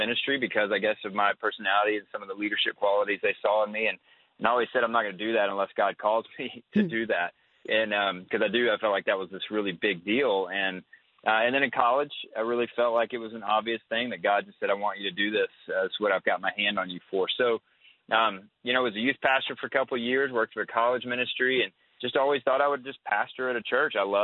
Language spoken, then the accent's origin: English; the South, United States; Growing up in the South, you grew up around the church.